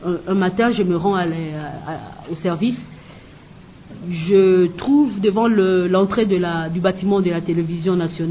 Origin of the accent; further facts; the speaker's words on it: Équateur, DR Congo; comme je suis issu de la province de l'Équateur